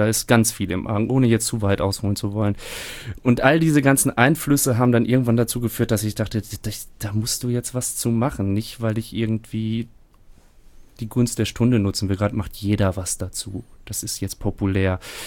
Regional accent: Bünde, North Rhine-Westphalia, Germany; in der Kleinstadt, ich komme aus Bünde

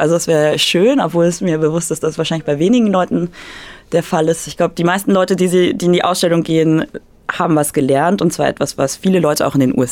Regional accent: Germany; vielleicht auch gar nicht als Amerikaner, sondern wie ich aus Deutschland jetzt da hingekommen bin

